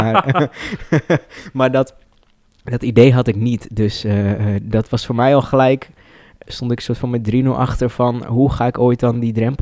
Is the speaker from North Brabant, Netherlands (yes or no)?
no; Heerenveen, Friesland, Netherlands; Ik kom uit Heerenveen oorspronkelijk. En dat was wel echt het is geen stad, het is een plaats waar topsport heel erg leeft.